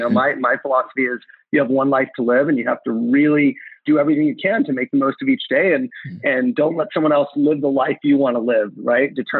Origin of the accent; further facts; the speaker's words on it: California, United States; my mom actually took me and my brother to California when I was 2 years old. So I was raised in California with my mom.